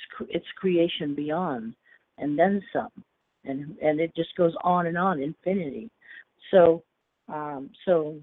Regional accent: Ohio, United States; I'm from Ohio originally, so it's a little window, so enjoy it.

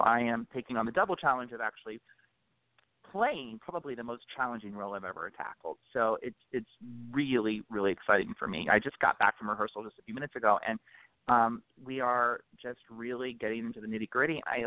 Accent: Ohio, United States; now in Los Angeles, United States; And I'm from Ohio originally, but I've been in Los Angeles.

